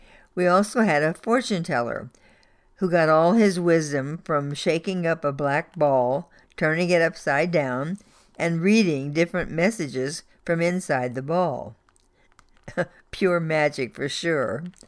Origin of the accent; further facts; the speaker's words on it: Bicknell, Indiana, United States; As a teen growing up in Bicknell, Indiana, during the early 1950s